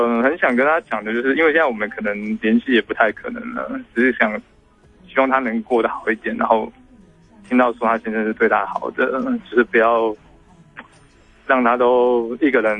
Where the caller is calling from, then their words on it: Taipei, Taiwan; 我是台北的